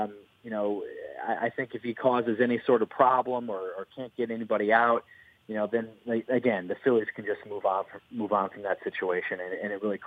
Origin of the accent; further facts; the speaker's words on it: Wisconsin, United States; now in Philadelphia, United States; I live in Center City, so my wife is a huge Eagles fan. I'm from Wisconsin. I'm a Packers fan